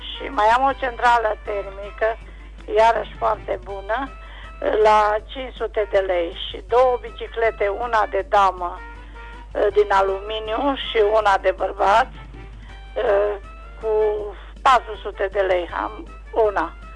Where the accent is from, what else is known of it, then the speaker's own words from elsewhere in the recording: Oțelul Roșu, Caraș-Severin, Romania; din Oțelul Roșu